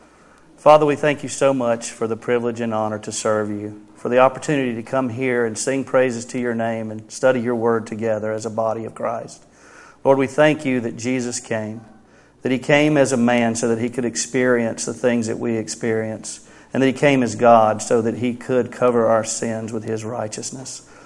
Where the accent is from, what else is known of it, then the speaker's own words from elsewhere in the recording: North Carolina, United States; born there; I was born in North Carolina. Imagine that.